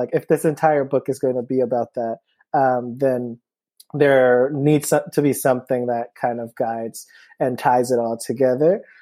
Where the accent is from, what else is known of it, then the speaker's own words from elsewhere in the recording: Cleveland, Ohio, United States; now in New York, United States; And it just documents how I made it here as the journalist and writer that I am today from Cleveland, East 128th Street to New York.